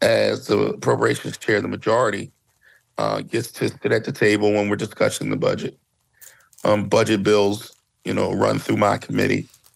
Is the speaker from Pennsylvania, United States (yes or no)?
yes; Philadelphia, Pennsylvania, United States; But being as though I am a Philadelphian and somebody from the Southeast part of the state